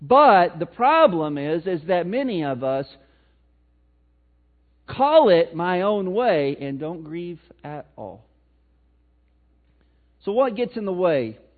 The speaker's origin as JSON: {"language": "English", "region": "Missouri", "country": "United States", "accent": "Missouri", "said": "And I'm here to tell you that, in my Missouri accent, that ain't healthy."}